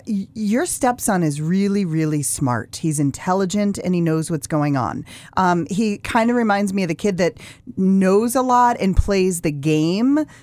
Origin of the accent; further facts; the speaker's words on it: Massachusetts, United States; I didn't get the correct key when I was young and growing up in Massachusetts on a radio show.